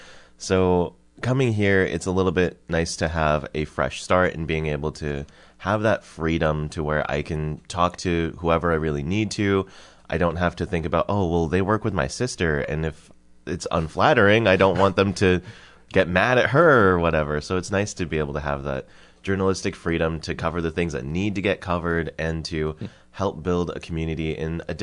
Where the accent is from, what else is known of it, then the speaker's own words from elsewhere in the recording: Dillingham, Alaska, United States; now in Kodiak, United States; growing up in Dillingham, obviously I'm going to have a lot of issues with it.